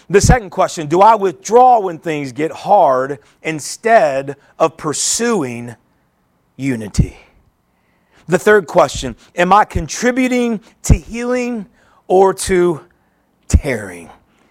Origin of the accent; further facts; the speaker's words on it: Oklahoma, United States; And where I grew up at in Oklahoma, where I pastored in Memphis, Tennessee, and Mississippi, there were a lot of churches that this was their favorite phrase.